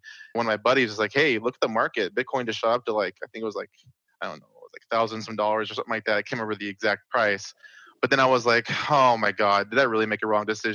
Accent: Washington, United States; But so basically, yeah, no, I'm from Washington State, you know, born up in the Pacific Northwest.

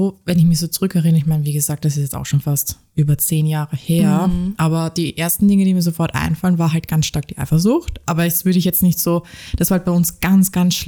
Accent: Austria; also ich bin ja Österreicherin, wie ihr ja wisst.

